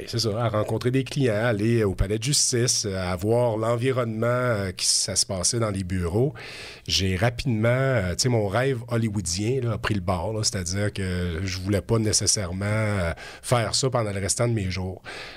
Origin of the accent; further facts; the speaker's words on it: La Guadeloupe, Quebec, Canada; Je suis originaire de la Beauce, ouais. Donc je suis Beauceron.